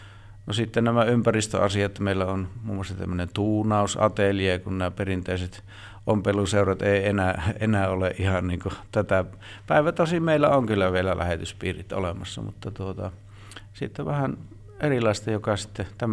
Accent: Eno, North Karelia, Finland; Me olen Pohjois-Karjalainen syntyjä Enon pitäjässä tuossa 35 kilometriä pohjoiseen, ja koti oli maanviljelyskoti. Lapsena ollessa oli lypsykarjaa, sitten oli myöhemmin kanoja ja lihakarjaa

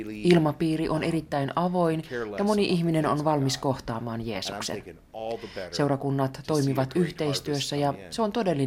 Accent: United States; Finnish is a second language; now in Mikkeli, Finland; Nuoriso on pitkälti aivan samanlaista kuin nuoret kotimaassani Yhdysvalloissa.

